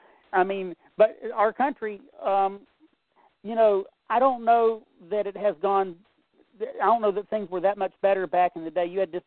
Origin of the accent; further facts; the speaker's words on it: United States; Okay, I'm American, and I'm part Native American, and I love my country, and I'm a conservative and all that.